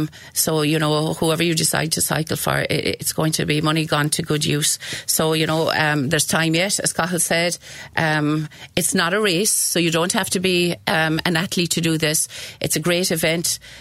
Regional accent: Scartaglen, Munster, Ireland; I'm originally from Scartaglen. … I'm married and living in Drumcollar in County Limerick

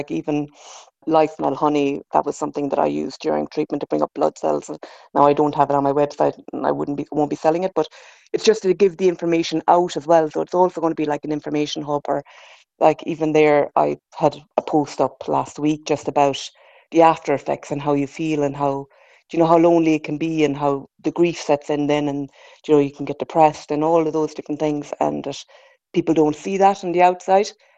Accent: Castleisland, Munster, Ireland; now in Glenflesk, Ireland; so I'm from Castle Island myself, but I live in Glenflesk.

